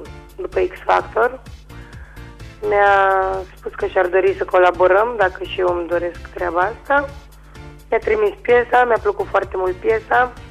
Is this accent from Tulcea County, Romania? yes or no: no; Deva, Hunedoara County, Romania; also born or lived in Galați; Nu sunt originară din Galați, sunt originară din Deva.